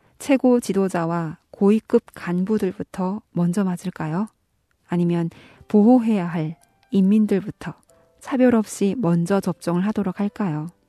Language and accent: Korean; North Korea; 지금까지 저는 탈북민 방송원